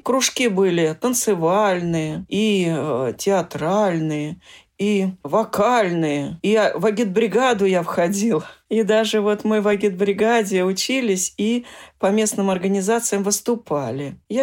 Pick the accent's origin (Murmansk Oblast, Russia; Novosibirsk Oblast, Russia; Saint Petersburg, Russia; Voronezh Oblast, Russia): Voronezh Oblast, Russia; born there; Да, я родилась в Воронежской области